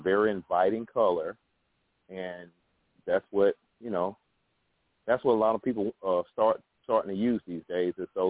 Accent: Alabama, United States; Well, you know, I'm from Alabama, so I like the country feel anyway.

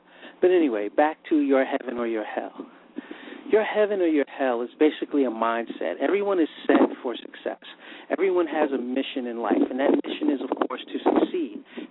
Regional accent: United States; We were born in the United States. We were raised in the United States.

